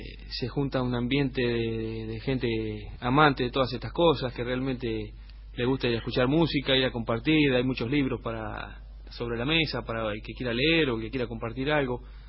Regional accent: Chascomús, Buenos Aires Province, Argentina; born there; Yo vivo en Chascomús. Nací en Chascomús y vivo. Pero bueno, voy y vengo, ¿no es cierto? Acá a Buenos Aires vengo seguido.

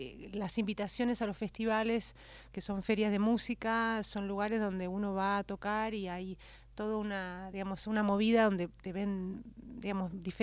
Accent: Buenos Aires, Argentina; Yo soy porteña.

